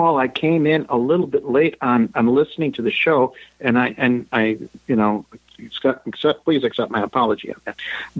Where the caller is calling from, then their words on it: Chicago, Illinois, United States; from Chicago.